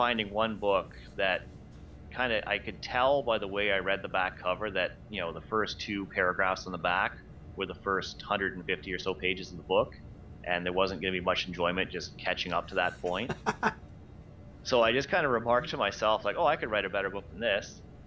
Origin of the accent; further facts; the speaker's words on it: Belleville, Ontario, Canada; I remember I grew up in Belleville, which is a little town down towards Kingston.